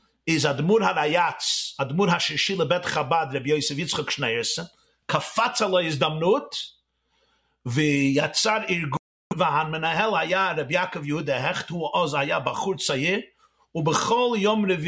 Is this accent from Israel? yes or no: no; Brooklyn, New York, United States; גדלתי בברוקלין, ניו יורק, בקרון הייטס, בדלת עמותיו של הרבי מלובביץ'